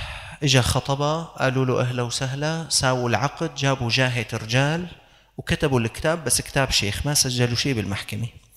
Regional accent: Syria

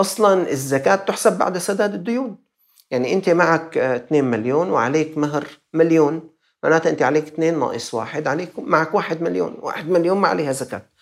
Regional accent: Syria; لكن عندنا في سوريا نسأل الله الفرج بسبب هذه الشدة وهذه الحرب

